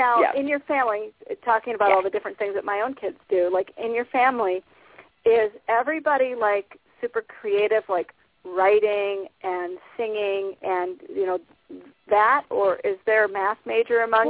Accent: Minnesota, United States; born there; I was born in Minnesota.

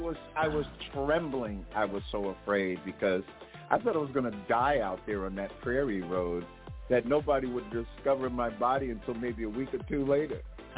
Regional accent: Long Island, New York, United States; now in Las Vegas, United States; Well, I'm originally from New York. As I was mentioning, I'm from a small tribe on Long Island, Shinnecock, Native American. And I moved from New York. I found my way to Las Vegas

